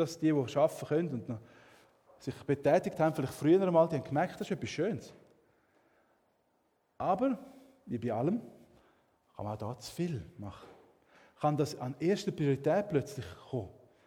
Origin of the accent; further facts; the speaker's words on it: Switzerland; wo man nicht gerne darüber redet, als Schweizer besonders.